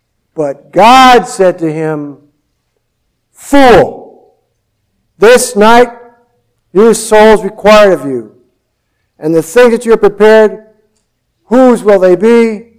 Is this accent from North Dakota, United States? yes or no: no; Minnesota, United States; I grew up in Minnesota, down by the Iowa border.